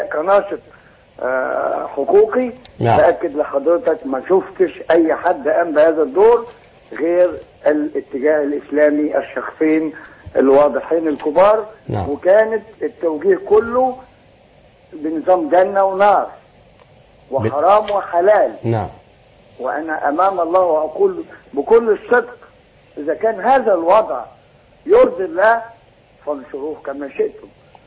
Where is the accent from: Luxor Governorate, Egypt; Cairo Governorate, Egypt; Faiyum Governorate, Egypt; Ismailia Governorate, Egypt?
Faiyum Governorate, Egypt; Faiyum; من مدينة الفيوم.